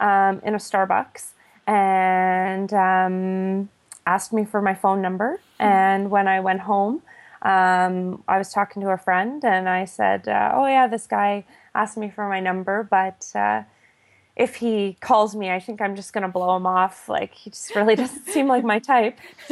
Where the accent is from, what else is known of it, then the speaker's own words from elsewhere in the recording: Ottawa, Ontario, Canada; I was born and raised in Ottawa.